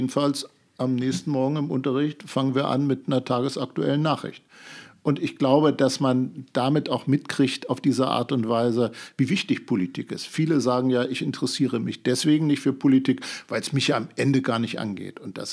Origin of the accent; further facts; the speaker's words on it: Hanover, Lower Saxony, Germany; Also Hannover ist einfach meine Heimat. Ich habe eigentlich an jeder Ecke irgendeine Erinnerung. Ich kenne unheimlich viele Leute in Hannover aus unterschiedlichen Phasen meines Lebens.